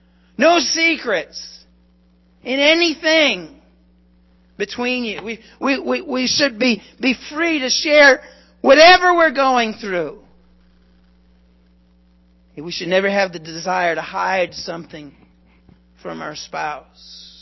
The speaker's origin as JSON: {"language": "English", "region": "Massachusetts", "country": "United States", "tie": "born or raised there", "said": "I remember I grew up in Massachusetts"}